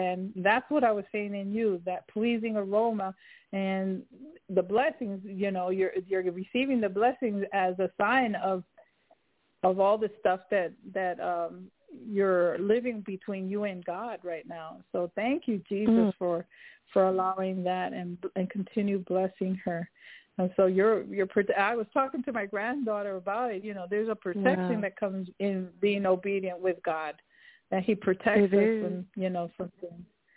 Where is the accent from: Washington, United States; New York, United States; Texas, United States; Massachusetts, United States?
New York, United States; Because I'm from New York, so I know how those storms are.